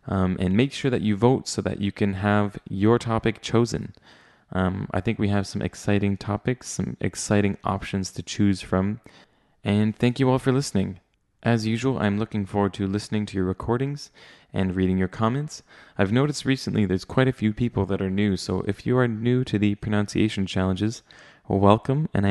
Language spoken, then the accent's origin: English; Canada; As a Canadian, I've never heard anyone say the word Chesterfield